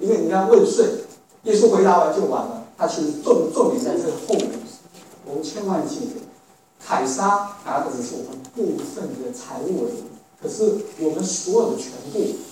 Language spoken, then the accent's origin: Chinese; China; now in United States; 我说我是中国人呢，我说中国来的